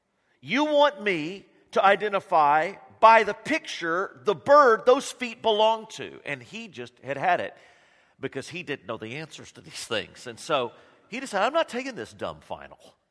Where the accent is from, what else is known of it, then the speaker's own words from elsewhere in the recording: Austin, Texas, United States; And anytime I'm in Austin, I am just reflective on my history because I grew up there.